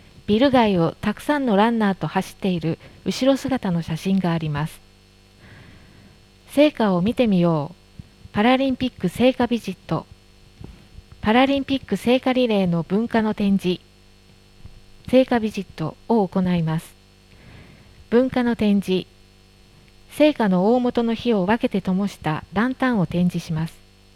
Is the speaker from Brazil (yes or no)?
yes; Minas Gerais, Brazil; Japanese is a second language; 私の出身地であるミナスジャライス州名物のポンデケージョ